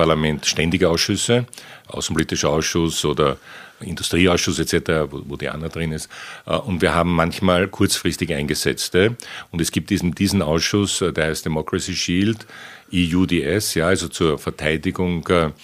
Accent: Austria; Jetzt wissen wir als Österreicher, dass das auch etwas länger dauern kann

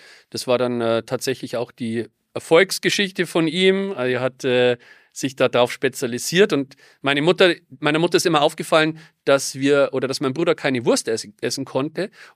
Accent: Ingolstadt, Bavaria, Germany; Es gab hier in Ingolstadt, in meiner Heimatstadt, einen ganz kleinen Mini-Bioladen.

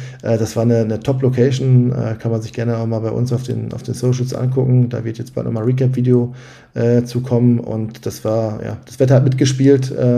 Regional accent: Dorsten, North Rhine-Westphalia, Germany; hier in Dorsten. Wie gesagt, das ist meine Heimatstadt, eine mittelgroße Stadt am Rande des Ruhrgebiets, Grenze Münsterland.

